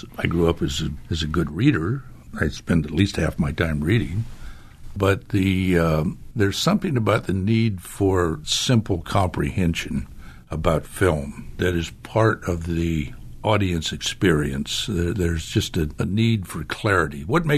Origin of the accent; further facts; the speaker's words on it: Long Beach, California, United States; You grew up in the Valley, and I was from Long Beach.